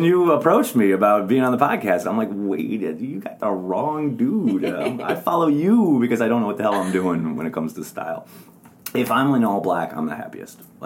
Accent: Wisconsin, United States; I'm from Wisconsin. I like beer. I like burgers.

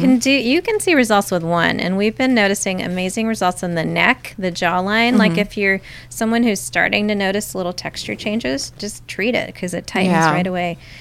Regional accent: India; She's Indian and I'm Indian, obviously, so I think she's a cool role model.

